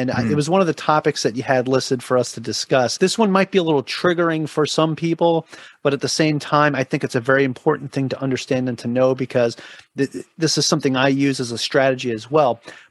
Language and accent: English; New York, United States; I grew up in New York, man, for sure. I saw gold fillings and gold teeth all the time, for sure.